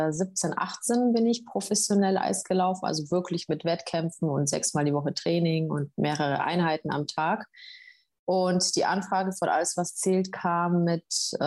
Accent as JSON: {"language": "German", "town": "Munich", "region": "Bavaria", "country": "Germany", "lives_now": "Cologne, Germany", "said": "Ich bin 28 und Schauspielerin. Ich komme aus München, aber wohne seit 3,5 Jahren in Köln"}